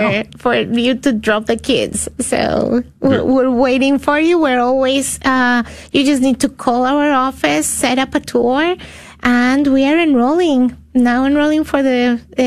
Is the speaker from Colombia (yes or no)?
yes; Colombia; I'm from Colombia, and in Colombia when someone dies, you don't pray the rosary here